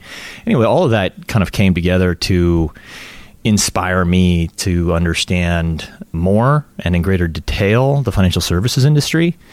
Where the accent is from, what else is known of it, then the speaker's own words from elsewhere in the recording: Edmonton, Alberta, Canada; born there; I was born in Edmonton, and that was 1976 in September.